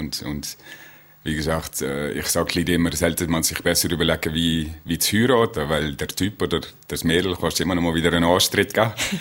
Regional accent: Netherlands; German is a second language; Ah ja, als Holländer ist das höher einfach.

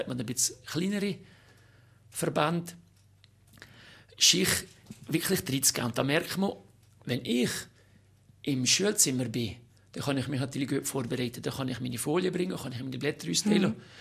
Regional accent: Switzerland

